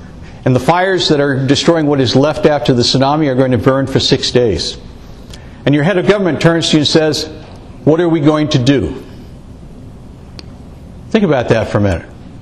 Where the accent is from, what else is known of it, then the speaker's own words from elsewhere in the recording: San Francisco, California, United States; I'm from San Francisco, which is a little bit like living in the three-ring circus.